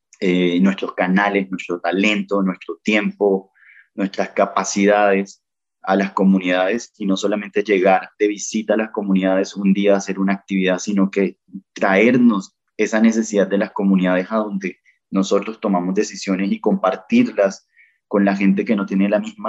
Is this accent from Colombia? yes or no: yes; Colombia; bien, bacano, somos soberanos, somos colombianos, gracias